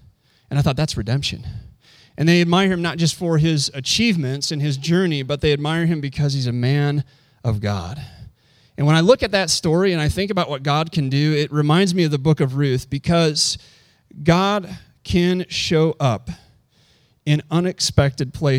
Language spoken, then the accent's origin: English; Illinois, United States; back in Illinois, Franciscan Hospital, close to my hometown